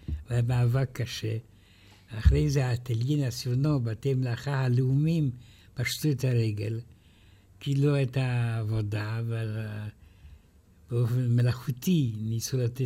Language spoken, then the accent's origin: Hebrew; Saint-Germain-en-Laye, Île-de-France, France; moved away; אני רוצה להגיד לך שהזיכרון שלי בתור ילד, הייתי בן 7